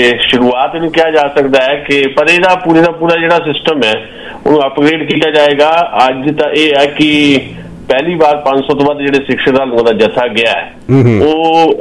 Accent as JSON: {"language": "Punjabi", "region": "Punjab", "country": "India", "said": "ਅਸੀਂ ਵੀ ਪੰਜਾਬ ਵਾਲੇ ਹਾਂ, ਅਸੀਂ ਵੀ ਕਈ ਵਾਰ ਇਹ ਗੱਲ ਕਰਦੇ ਹਾਂ ਕਿ ਸਾਨੂੰ ਵੀ ਸਪੈਸ਼ਲ ਸਟੇਟਸ ਇਸ ਕਰਕੇ ਚਾਹੀਦਾ ਵੀ ਅਸੀਂ ਬਾਰਡਰ ਸਟੇਟ ਹੈਗੇ ਹਾਂ"}